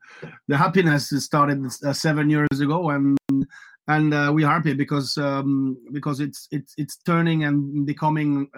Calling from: Occitania, France; I'm calling from south of France, the real south of France, between Montpellier and Toulouse.

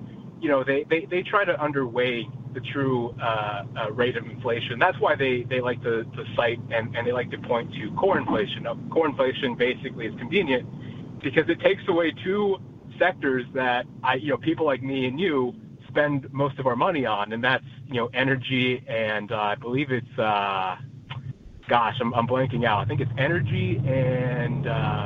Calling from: Virginia, United States

